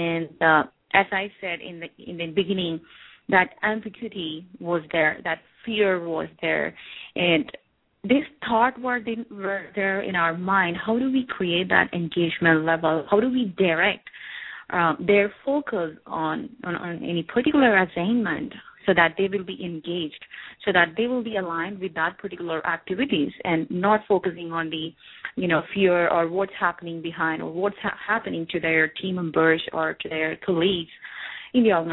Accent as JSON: {"language": "English", "country": "India", "lives_now": "United Arab Emirates", "said": "you know, I'm from India, and I'm here in UA."}